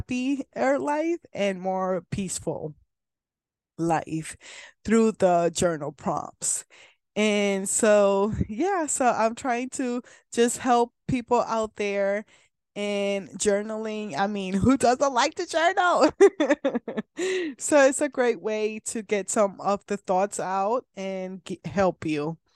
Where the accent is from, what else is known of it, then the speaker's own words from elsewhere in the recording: Puerto Rico; now in Kansas, United States; I am originally from Puerto Rico, but I live in Kansas.